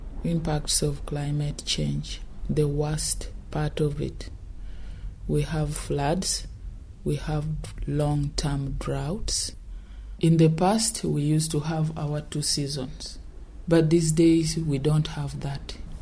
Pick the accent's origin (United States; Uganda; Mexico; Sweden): Uganda; from Uganda. I am a peasant farmer.